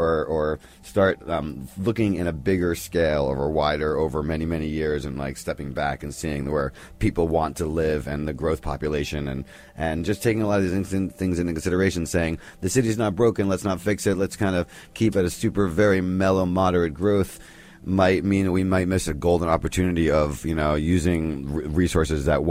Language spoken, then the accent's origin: English; New Jersey, United States; I went to my hometown, New Jersey, where nothing has changed.